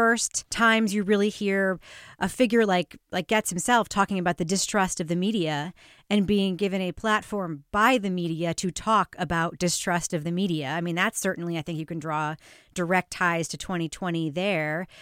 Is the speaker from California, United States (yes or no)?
no; New York, United States; I grew up in New York. I was a kid when it happened.